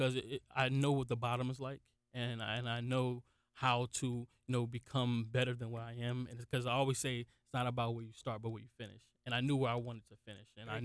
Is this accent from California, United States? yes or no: no; Newark, New Jersey, United States; because people always ask me, how was it growing up in Newark, New Jersey?